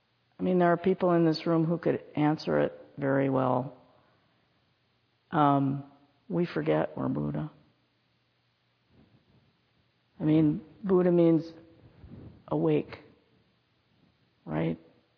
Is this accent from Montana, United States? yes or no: yes; Montana, United States; when I grew up in Montana, back in the 1860s, it was all rural. Yeah, I grew up in a small town outside of Billings.